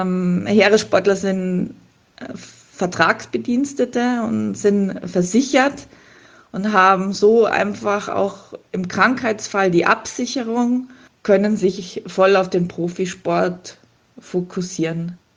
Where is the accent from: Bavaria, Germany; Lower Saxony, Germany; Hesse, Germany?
Bavaria, Germany; Munich; Und ich bin ja in München geboren und aufgewachsen